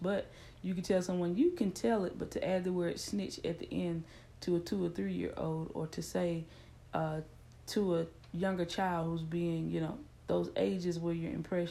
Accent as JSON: {"language": "English", "region": "the South", "country": "United States", "said": "And then I'm from the South, and I'm from one of those kind of families, like what goes on in this house stays in this house."}